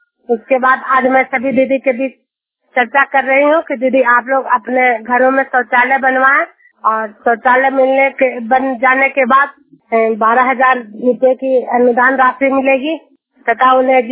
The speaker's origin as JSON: {"language": "Hindi", "town": "Juniyar", "region": "Bihar", "country": "India", "said": "मैं नालंदा जिला के हिलसा प्रखंड जुनियर गांव की निवासी हूँ।"}